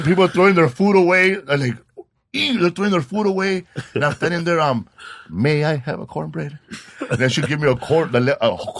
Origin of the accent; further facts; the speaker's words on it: California, United States; I'm from Clay Hills.